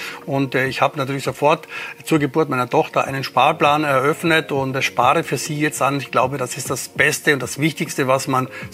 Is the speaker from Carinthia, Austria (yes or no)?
yes; Carinthia, Austria; Ich bin ein gebürtiger Kärntner. Ich komme vom Land, also nicht einmal vom Land, sondern ich komme vom Berg. Ich bin wirklich aus einem kleinen Bergbauerndorf in Kärnten an der Grenze zu Osttirol und Italien aufgewachsen.